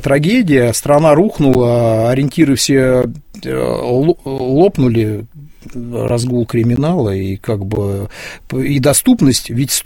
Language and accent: Russian; Kemerovo Oblast, Russia; now in Murmansk, Russia; я родился в Кузбассе. Это кузбасский городок, 126 тысяч населения, 7 шахт, вокруг разрезы, мы маленькими играли там на вагонетках